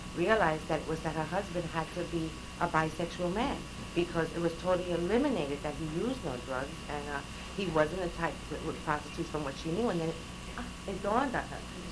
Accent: New York City, New York, United States; because I'm from New York City area

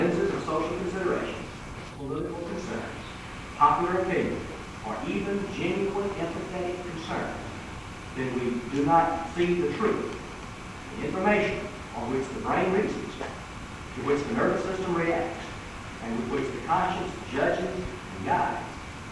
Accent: the South, United States; It's even worse when you look at the program and learn that I am a Southerner as well.

